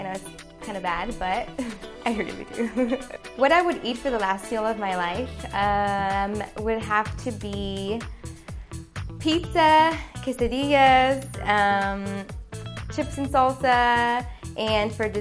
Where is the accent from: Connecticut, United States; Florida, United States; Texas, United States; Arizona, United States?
Texas, United States; Pasadena; I'm from Pasadena, Texas, and this is my second year on the squad.